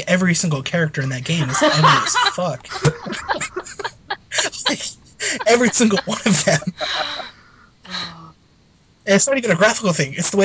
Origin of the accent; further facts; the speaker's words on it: East Hampton, New York, United States; So I'm originally from East Hampton, New York, out on Long Island.